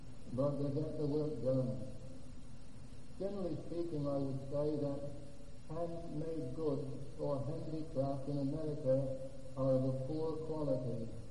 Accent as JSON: {"language": "English", "region": "England", "country": "United Kingdom", "said": "It doesn't matter where I go, they always know I'm English."}